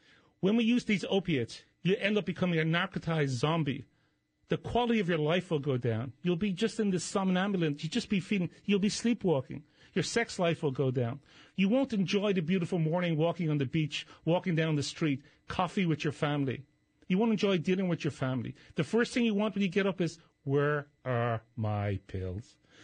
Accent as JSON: {"language": "English", "country": "Ireland", "tie": "born or raised there", "said": "I was born and raised in Ireland."}